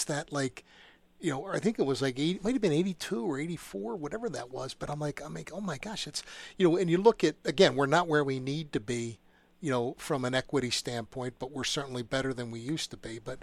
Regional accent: Philadelphia, Pennsylvania, United States; And, you know, I know as a Philadelphian, I take a ton of pride in that.

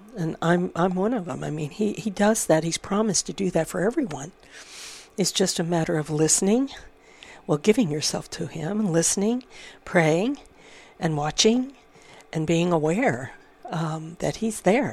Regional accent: Florida, United States; also born or lived in Southern California, United States; I grew up in Florida and in Southern California, and we didn't have four seasons.

